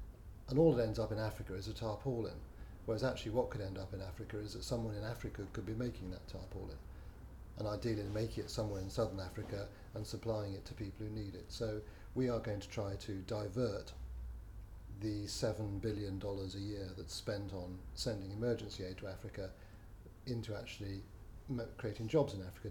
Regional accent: London, United Kingdom; I'm 56 years old and I'm from Tufnell Park in North London.

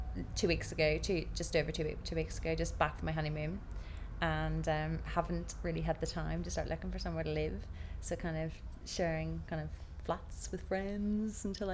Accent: Belfast, Northern Ireland, United Kingdom; I'm 28 years old and I'm from Belfast but living in... I really don't have anywhere to live at the moment because I haven't got a house. So kind of London, kind of Cambridge, kind of everywhere, Gloucestershire. I've got lots of homes.

